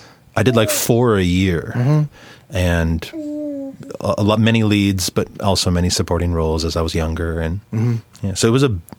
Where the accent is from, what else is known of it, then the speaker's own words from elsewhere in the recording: North Dakota, United States; So, you know, I'm from North Dakota, and while we were in a small, you know, we had a lot of talent in our small town